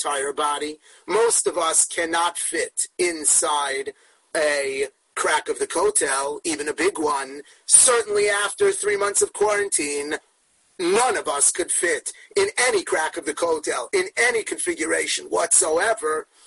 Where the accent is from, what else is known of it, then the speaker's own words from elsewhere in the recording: California, United States; I grew up in California, so we learned the word retrofit in nursery.